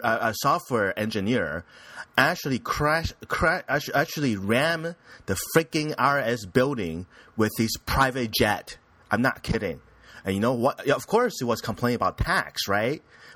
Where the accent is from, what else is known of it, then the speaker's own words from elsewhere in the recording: United States; I was like, excuse me, I'm American. Okay, forget I'm American. I am a Western country citizen, dude.